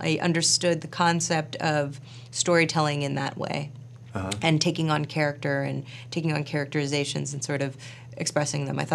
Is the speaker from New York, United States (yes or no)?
yes; New York City, New York, United States; I mean, I grew up in New York City, and my mom is sort of this stunning kind of patrician blonde